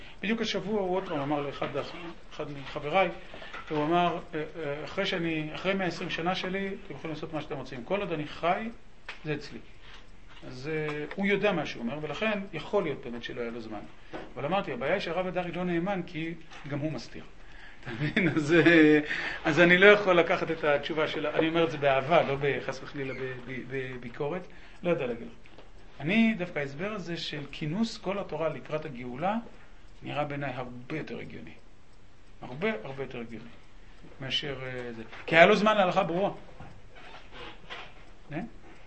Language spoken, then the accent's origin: Hebrew; Herzliya, Tel Aviv District, Israel; אני גדלתי בסביבה מאוד, בעיירת פיתוח מאוד מאוד מאוד חילונית, שמה הרצליה פיתוח.